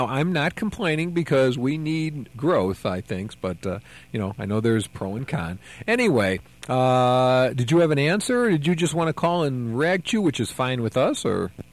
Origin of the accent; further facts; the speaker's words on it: Phoenix, Arizona, United States; And when they found out that I'm from Phoenix, and they'd say, that's a desert too, isn't it?